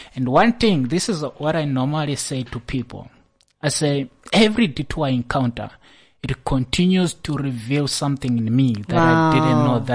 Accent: Malawi; moved away as an adult; now in South Africa; So I'm from Malawi.

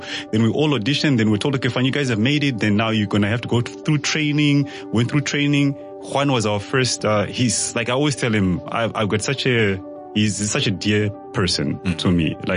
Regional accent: Zimbabwe; also born or lived in Namibia; So I am originally from Zimbabwe. And I started in Zim, like I did my grade one and grade two there. Then I moved to Namibia in the northern part of the country. So I did my grade three and four.

